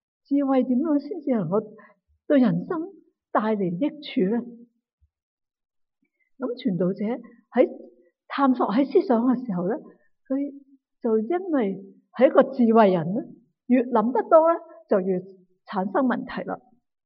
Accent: Guangdong, China; accent: Cantonese; 咁我哋广东话系成日讲有咩着数

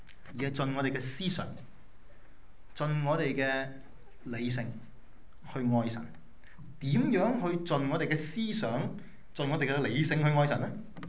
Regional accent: China; 所以其實猶太人嚟講，同我哋中國人都有少少似

